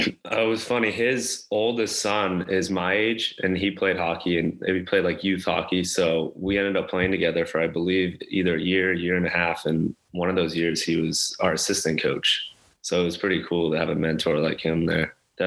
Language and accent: English; California, United States; Yeah, so I'm from Orange County, California. I know, kind of weird as a hockey player, but yeah, I grew up there all my life. We're actually moving to Tennessee now